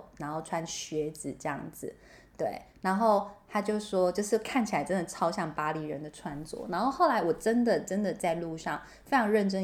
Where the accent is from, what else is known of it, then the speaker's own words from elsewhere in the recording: Taipei, Taiwan; 因为我们来自台北嘛，所以你知道在台北已经看习惯这种就是小小 的居住空间